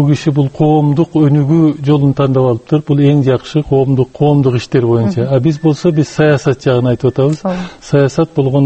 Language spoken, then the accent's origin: Kyrgyz; Bishkek, Kyrgyzstan; also born or lived in Jalal-Abad Region; мен Жалал Абад облусунда төрөлгөм, 10 жашымда чейин ошол жерде жашадым, андан кийин Бишкекте өстүм, чоң атам ошол илгери айдалып кеткен экен Сусамырдан, ошон үчүн условный саякмын да.